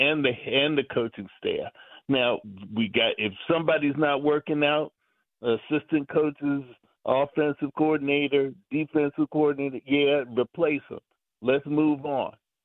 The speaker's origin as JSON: {"language": "English", "town": "Chicago", "region": "Illinois", "country": "United States", "tie": "born or raised there", "said": "I grew up here in Chicago. I'm 73 years old on Wednesday."}